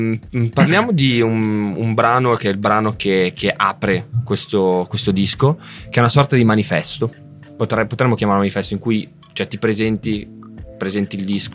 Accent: Naples, Campania, Italy; Quindi io sono napoletano

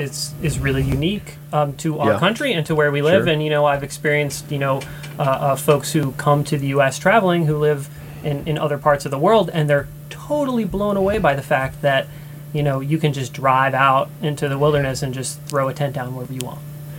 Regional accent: Massachusetts, United States; I grew up in Northeast in Massachusetts, which is, you know, probably less than 1% publicly owned land.

